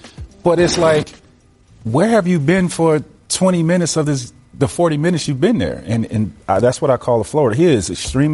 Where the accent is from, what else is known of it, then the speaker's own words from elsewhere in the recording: Orlando, Florida, United States; I grew up in Orlando, outside of Orlando, and I used to drive by that arena often.